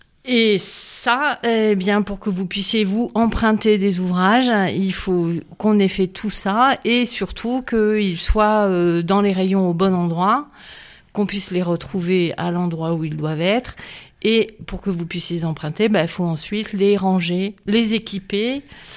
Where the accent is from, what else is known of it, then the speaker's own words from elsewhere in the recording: Bordeaux, Nouvelle-Aquitaine, France; Écoutez, je suis de Bordeaux, je prends mon train ce soir à 20h